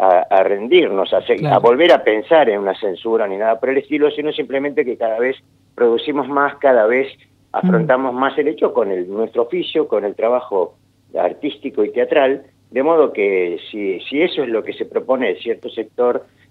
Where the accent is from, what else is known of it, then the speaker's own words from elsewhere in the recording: Bernal, Buenos Aires Province, Argentina; also born or lived in Quilmes / Avellaneda; soy de la zona, soy oriundo de Bernal y Quilmes, de modo que toda mi infancia y mi adolescencia transcurrió ahí en Avellaneda